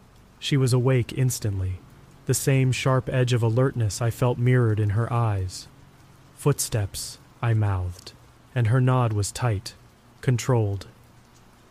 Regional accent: Appalachia, United States; I grew up in Appalachia, where tales of eerie happenings and strange creatures in the woods are as common as dirt roads. But even living there nearly my whole life, nothing weird ever happened to me

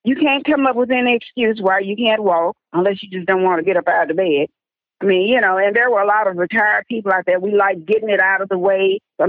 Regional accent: Tulsa, Oklahoma, United States; I'm from Tulsa, Oklahoma.

